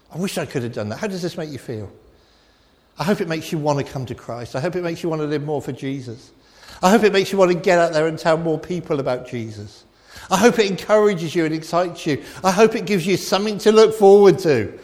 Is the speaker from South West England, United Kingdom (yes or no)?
yes; Weston-super-Mare, South West England, United Kingdom; Now, I grew up in Western Supermare. I love the sea.